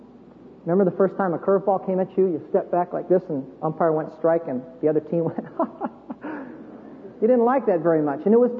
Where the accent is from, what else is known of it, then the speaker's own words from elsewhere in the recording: California, United States; and I come in, and I'm from California, and I need not say any more.